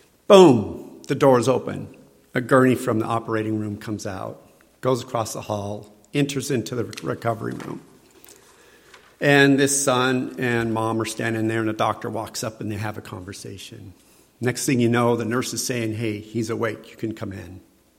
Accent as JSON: {"language": "English", "town": "Phoenix", "region": "Arizona", "country": "United States", "said": "And I came from Phoenix, Arizona. My high school, the guys that were Latinos they beat me up behind lockers sometimes."}